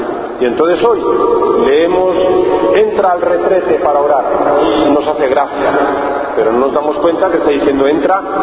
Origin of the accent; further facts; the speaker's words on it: Castile, Spain; Aunque soy castellano, entré en la antigua provincia de Aragón-Valencia y cuando he estado destinado en España, he estado destinado por el Levante.